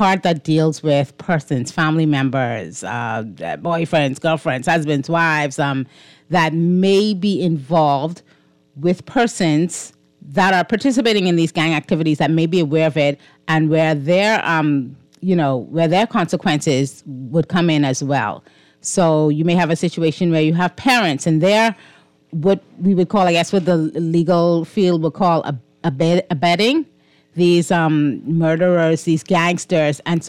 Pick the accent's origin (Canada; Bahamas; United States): Bahamas; Grand Bahama; Growing up in Grand Bahama, I can tell you, a lot of us are very familiar with it, because the first time you realize that something is different about Freeport